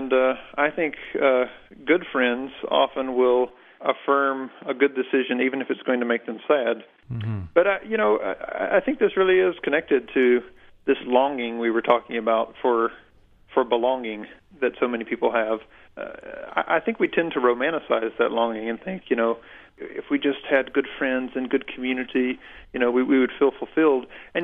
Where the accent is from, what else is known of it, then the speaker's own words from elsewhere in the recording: Southern United States, United States; In some ways, I grew up in a community like this. I'm from the American South. We were a farming, sort of a dying farming community where I grew up